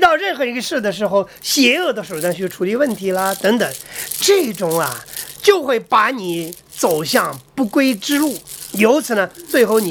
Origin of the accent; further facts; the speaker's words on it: China; 我们中国人都知道这个政府的文件很有意思，